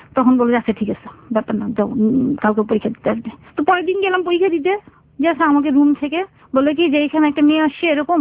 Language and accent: Bangla; Dhaka, Dhaka Division, Bangladesh; also born or lived in Madaripur; আমি তো আসলে মাদারীপুর, ডিস্ট্রিক্ট হচ্ছে মাদারীপুর, কিন্তু আমি বেসিক্যালি ঢাকার মেয়ে